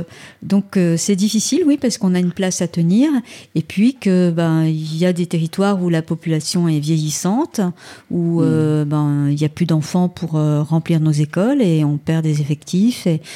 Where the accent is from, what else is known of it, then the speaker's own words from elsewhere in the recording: East France, France; Moi, je viens de l'Est de la France où il n'y avait pas du tout cette lutte-là. Quand je suis arrivée en Bretagne